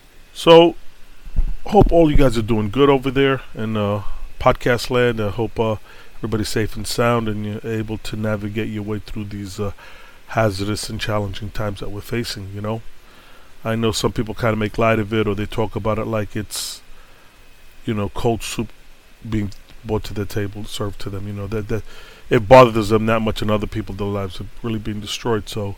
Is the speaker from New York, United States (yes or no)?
yes; New York City, New York, United States; it's funny, you know, I grew up in New York, but I appreciate it as if I was a tourist.